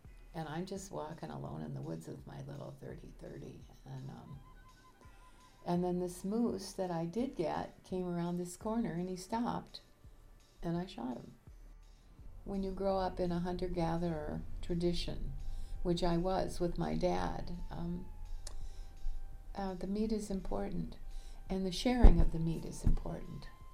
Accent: Hungry Jack, Minnesota, United States; also born or lived in St. Paul; I was born in St. Paul, and I was 10 days old when they brought me up to Hungry Jack.

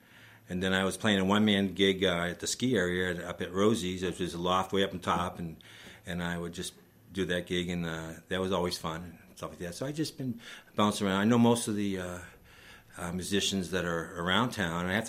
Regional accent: Massachusetts, United States; moved away; So I came out from Massachusetts, and I was playing … We play outside of Boston.

